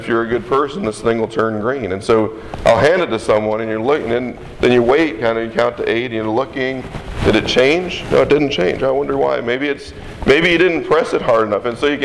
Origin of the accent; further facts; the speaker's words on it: Oklahoma, United States; now in Dallas, United States; Now I'm actually from Oklahoma, and living in Dallas is actually close by, so it's kind of funny there because everybody knows that I'm from Oklahoma